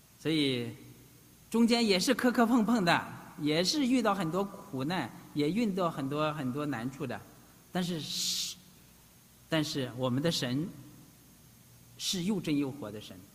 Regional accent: Shandong, China; 我的老家是山东农村的

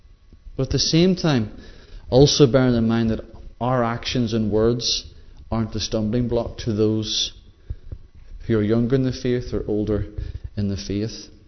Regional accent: Northern Ireland, United Kingdom; I know when we come from Northern Ireland, there's quite a lot there, like things that you hold on to.

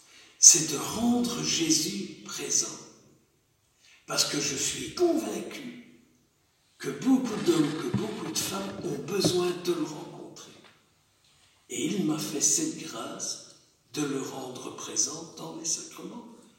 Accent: Wallonia, Belgium; first language Walloon; French is a second language; Moi je suis wallon. Et quand j'étais petit gamin à la ferme chez mes parents

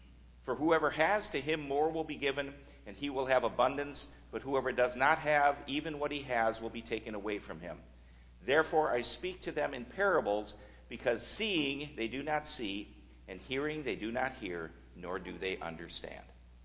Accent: Minnesota, United States; Because we're all from Minnesota, and this is what we

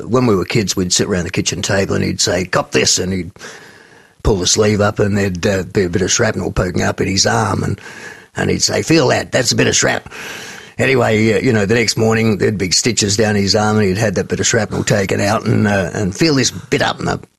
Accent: Broadview, South Australia, Australia; I grew up not far from the studios here in ABC at Collinswood. I grew up in Copley Street at Broadview. It was a street full of war service homes, and I moved in there in 1950 with my mother and father

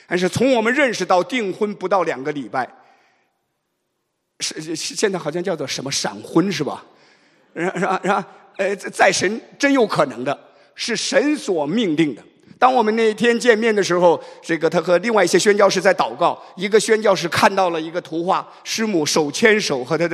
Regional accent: Henan, China; 我是河南的小伙子啊，农村长大的

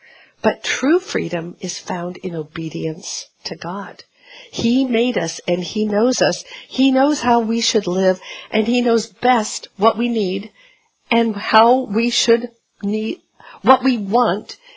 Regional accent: Portland, Oregon, United States; And I grew up in Portland, Oregon, and I love Portland, Oregon.

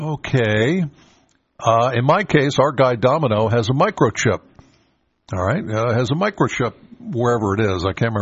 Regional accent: Penns Valley, Pennsylvania, United States; Now I'm from Penns Valley, so there's one particular place out there.

